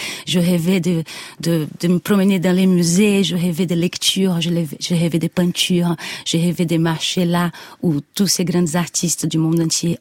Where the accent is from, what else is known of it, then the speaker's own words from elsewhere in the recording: Rio de Janeiro, Brazil; accent: Nordeste; French is a second language; also born or lived in Nordeste; dans mon accent, je viens de Rio de Janeiro, j'ai grandi à Rio de Janeiro et dans le Nordeste, mais j'ai quand même un accent très prononcé des gens du Nordeste.